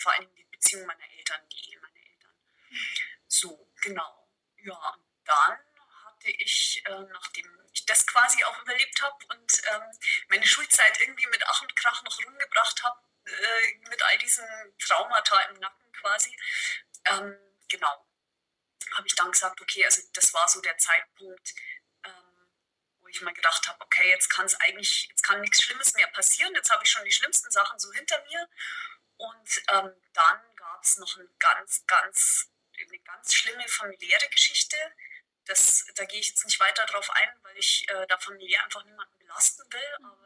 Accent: Mainburg, Bavaria, Germany; Ich bin aus Mainburg und man kann sagen, ich hatte nicht die einfachste Kindheit.

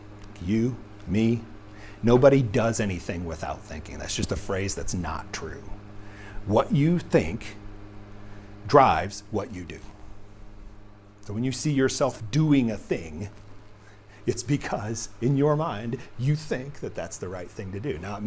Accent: United States; sometimes I think we can, especially as American people, but I think it's an issue of the human condition.

